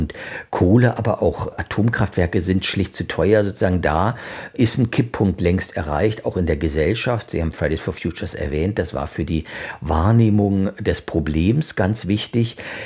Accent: East Germany, Germany; Ich komme aus Ostdeutschland, da ist in den letzten 30, 35 Jahren seit der Wende das ganze Leben, also alles hat sich verändert.

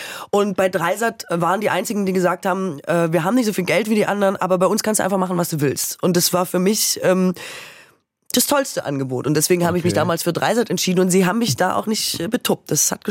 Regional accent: West Germany, Germany; Und ich komme ja nun aus dem Westen, aus einem CDU-Bundesland.

